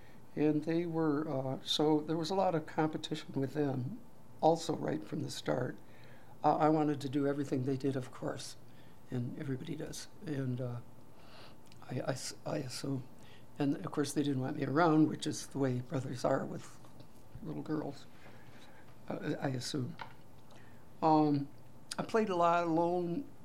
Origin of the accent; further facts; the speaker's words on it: Buffalo, New York, United States; born there; Well, after I was born in Buffalo, we lived there a year or so, and then we moved out into the country